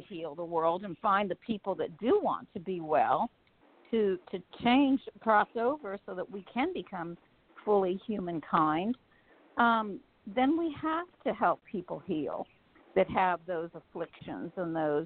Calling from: Kansas, United States; from Kansas.

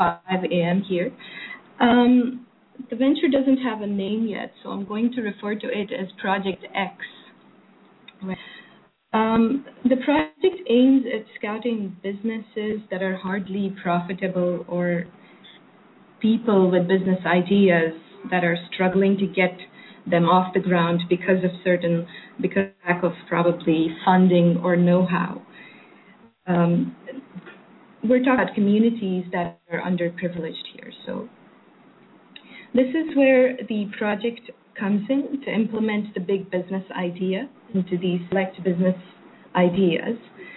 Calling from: Oman; I'm calling from Oman.

